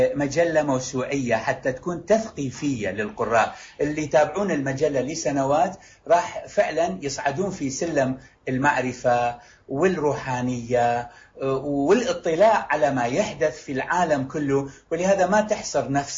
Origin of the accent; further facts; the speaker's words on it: Mosul, Nineveh, Iraq; born there; ولدت بالموصل حطينا الأغاني الفولكلورية القديمة